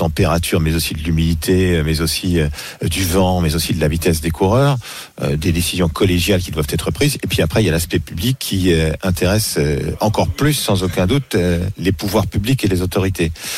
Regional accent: France; J'aimerais qu'un Français gagne le Tour parce que je suis Français et que ce sont les champions français qui m'ont d'abord fait rêver.

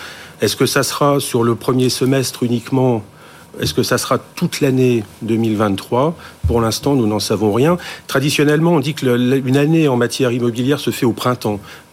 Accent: Hauts-de-France, France; je viens du Nord-Pas-de-Calais

